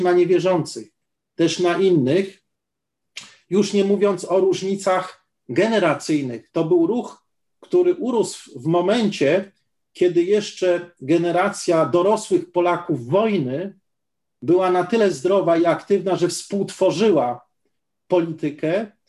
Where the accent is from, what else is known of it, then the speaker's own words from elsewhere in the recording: Gdańsk, Pomeranian Voivodeship, Poland; also born or lived in Iraq; że jestem z Gdańska, już nie mówiąc o Iraku